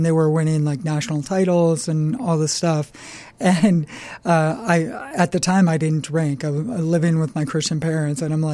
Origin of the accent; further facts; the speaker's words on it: Minnesota, United States; Northern Minnesota. So okay. Right by the Canadian border, north central Minnesota. Graduating class in high school was 18 people.